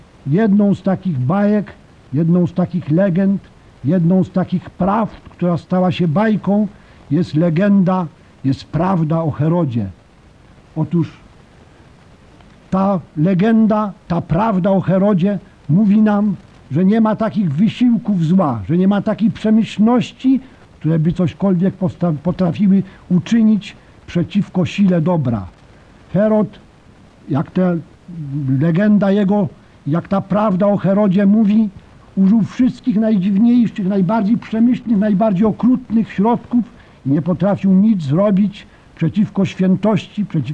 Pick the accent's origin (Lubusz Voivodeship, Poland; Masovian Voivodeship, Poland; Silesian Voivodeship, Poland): Masovian Voivodeship, Poland; Warsaw; born there; Ja jestem urodzony w Warszawie i pamiętam doskonale w okresie około trzech króli